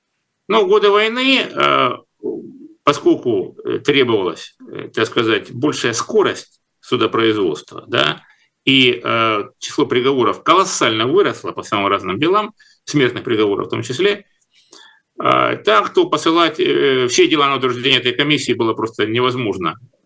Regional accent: Rostov-on-Don, Rostov Oblast, Russia; ну, скажем, в моем родном городе Ростове

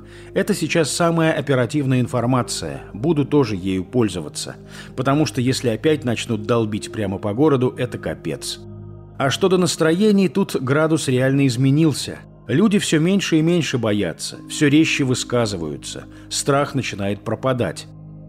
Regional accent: Crimea, Ukraine; Уезжать в Россию мне совершенно неинтересно. Я не россиянин, я коренной крымчанин.

